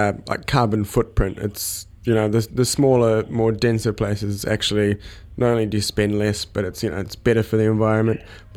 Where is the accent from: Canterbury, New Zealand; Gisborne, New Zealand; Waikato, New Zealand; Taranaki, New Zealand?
Gisborne, New Zealand; Like I'm even from Gisborne myself